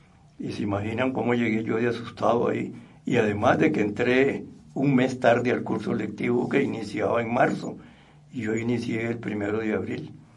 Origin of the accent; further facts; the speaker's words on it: Las Juntas de Abangares, Guanacaste, Costa Rica; yo soy oriundo de las Juntas de Avangares en Guanacaste. Allá nací en 1938, allá me crié, hice la primaria y soy hijo de... Mi madre era de la zona sur de Nicoya, así es que yo espero... Ya voy por 85